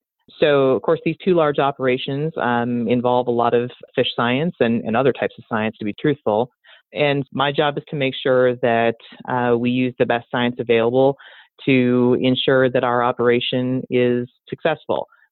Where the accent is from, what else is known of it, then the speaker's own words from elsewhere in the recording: Washington, United States; So I grew up in Washington State, but most of our family lives in Minnesota and North Dakota.